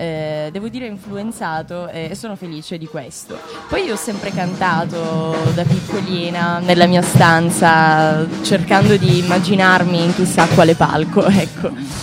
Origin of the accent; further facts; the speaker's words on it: Comiso, Sicily, Italy; Assolutamente sì, io vengo da Comiso.